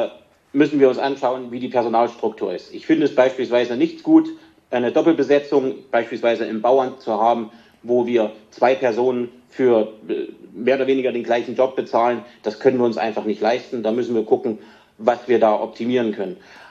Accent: Bad Langensalza, Thuringia, Germany; ich bin in Bad Langensalza geboren und meine Stadt liegt mir am Herzen. Also seit Geburt an, auch wenn ich zwischendurch ein paar Jahre weg war, bin ich ja wiedergekommen

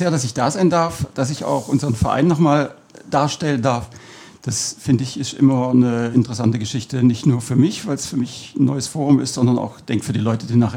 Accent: Cologne, North Rhine-Westphalia, Germany; born there; Ich bin zwar in Köln geboren und bin dann quer durch Süddeutschland eigentlich umgezogen immer wieder und bin dann in Detting hängen geblieben, fühle mich da auch wohl.

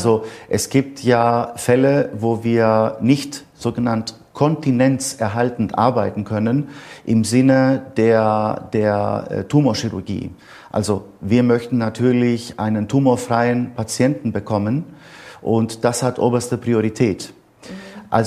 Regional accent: Bad Wildungen, Hesse, Germany; in der Region, woher ich komme, aus Bad Wildungen, das ist ja traditionell ein Kurort, ein urologischer Reha-Ort

